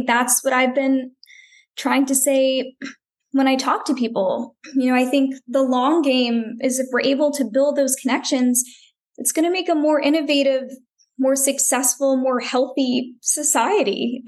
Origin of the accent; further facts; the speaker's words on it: United States; I mean, I am an American